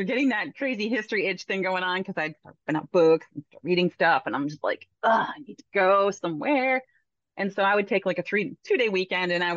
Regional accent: Pennsylvania, United States; I grew up in Pennsylvania, so I grew up over by the Delaware River and by the or up at the Delaware Water Gap area, and it's beautiful up there.

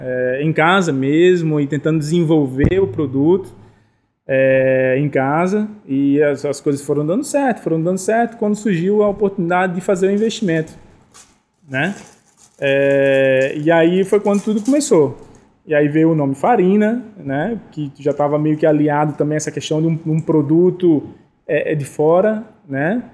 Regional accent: Northeast Region, Brazil; A gente que é nordestino, eu acho que a gente tem essa, muito essa, essa característica, né?

